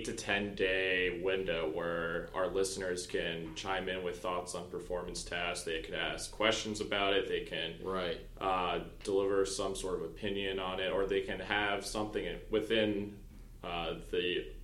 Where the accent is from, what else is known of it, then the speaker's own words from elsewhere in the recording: Maryland, United States; since we're both from Maryland residents.